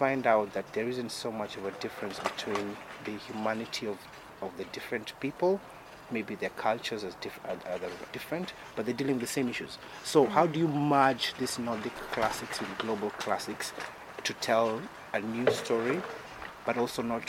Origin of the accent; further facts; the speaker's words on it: Kenya; now in Denmark; Originally, yes, I'm from Kenya. And I live here and I consider myself now Danish.